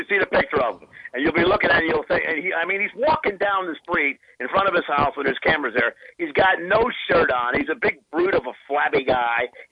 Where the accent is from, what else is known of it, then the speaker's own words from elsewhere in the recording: Chicago, Illinois, United States; The nonsense you hear from people from the North and people from the Midwest, I'm from Chicago, about Southerners and we don't get along